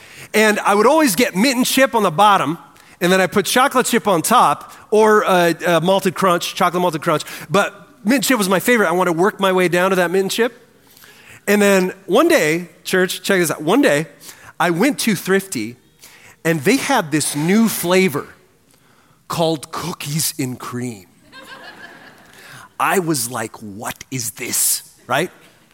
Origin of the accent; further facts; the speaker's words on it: Turlock, California, United States; Church, growing up in Turlock, about 5 hours north of here, Turlock, California